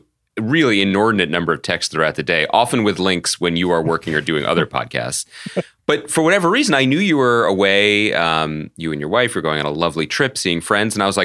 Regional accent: Philadelphia, Pennsylvania, United States; as a Philadelphian, as a Pennsylvanian, you, like I, spent a lot of time looking at the image of George Washington crossing the river.

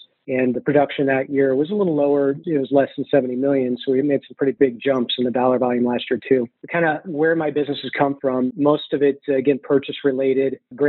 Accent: Midwest, United States; And I had a few mentors around where I grew up in the Midwest

